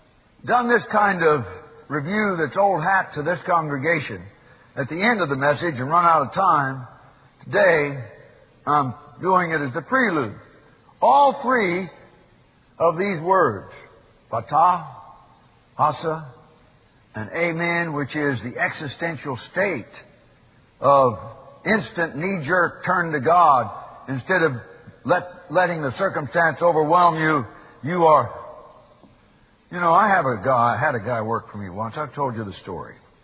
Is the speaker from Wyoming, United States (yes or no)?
no; Oroville, California, United States; not far from where I grew up in Oroville.